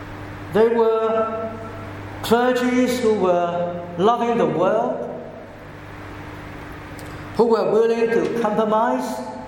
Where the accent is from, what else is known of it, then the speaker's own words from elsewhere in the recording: Hong Kong; I remember growing up in Hong Kong.